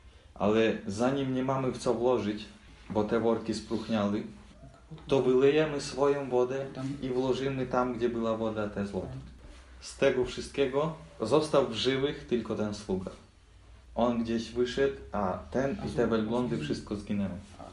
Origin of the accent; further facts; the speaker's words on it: Ukraine; Polish is a second language; U nas na Ukrainie starych ludzi, dużo starych ludzi, oni zgubili się w czasie.